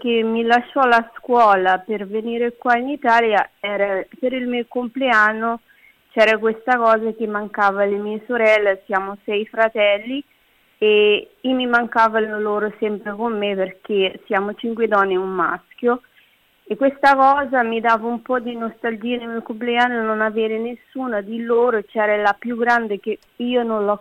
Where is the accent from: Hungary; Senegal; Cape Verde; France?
Cape Verde; now in Rome, Italy; io vengo da Cabo Verde, un paese da 10 isole, e con delle caratteristiche un po' diverse da tutti.